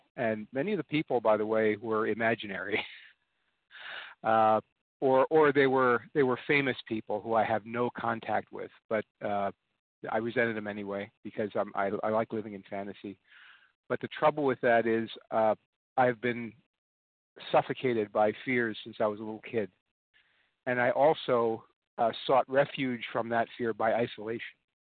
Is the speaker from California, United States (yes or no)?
yes; California, United States; I'm from Southern California.